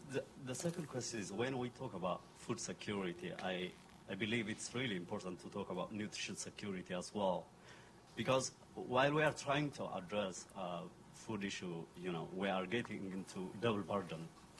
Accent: Ethiopia; and I'm originally from Ethiopia.

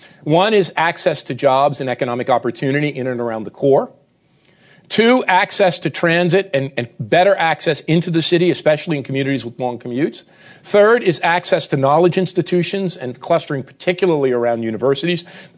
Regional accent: North Arlington, New Jersey, United States; also born or lived in Newark; The neighborhood I was born into in Newark, the neighborhood I grew up in North Arlington

